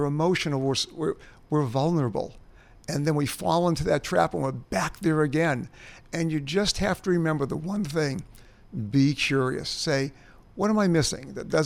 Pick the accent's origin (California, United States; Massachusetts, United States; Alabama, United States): Massachusetts, United States; Boston; I grew up in Boston. I don't know what it's like to grow up in Asia or Africa.